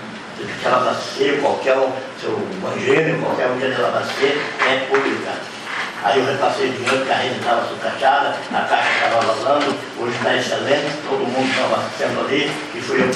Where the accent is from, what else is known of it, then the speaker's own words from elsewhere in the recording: Braga, Rio Grande do Sul, Brazil; Não tenho nenhum neto, nenhum filho, mas o Braga é minha terra.